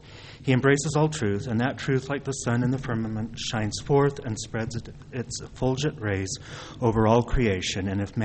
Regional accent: Utah, United States; I was born and raised in Utah, and my parents taught each of us to develop our own faith in God

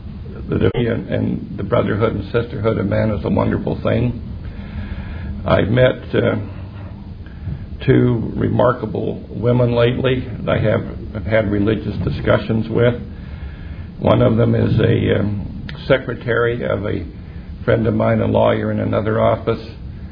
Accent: Logan, Utah, United States; also born or lived in Salt Lake City; I grew up in Logan till I was 12. And in Logan at that time, diversity was Scandinavians, Danes, and Brits. That was about as diverse as it got. So it wasn't until I moved to Salt Lake

